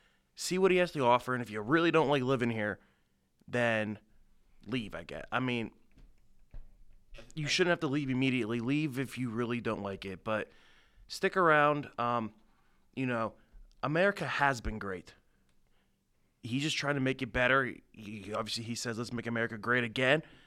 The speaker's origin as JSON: {"language": "English", "town": "Pittsburgh", "region": "Pennsylvania", "country": "United States", "said": "Yeah, I'm from the Pittsburgh area."}